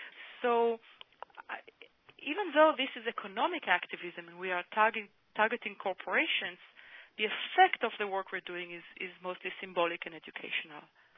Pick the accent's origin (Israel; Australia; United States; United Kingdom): Israel; Kiryat Ono, Central District; I grew up in Israel in a town called Kiryat Ono. Kiryat Ono, my hometown, was also built in the area or next door to a Palestinian village that was totally erased.